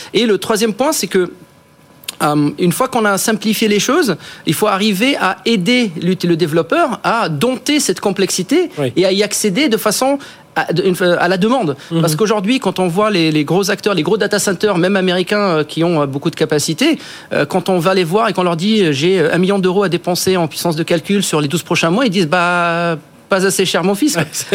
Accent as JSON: {"language": "French", "country": "Tunisia", "tie": "born or raised there", "also_born_or_lived": "France / United States", "moved": "as an adult", "said": "moi, je suis né en Tunisie, j'ai grandi en Tunisie, je fais mes études en France. Après, j'ai vécu aux États-Unis."}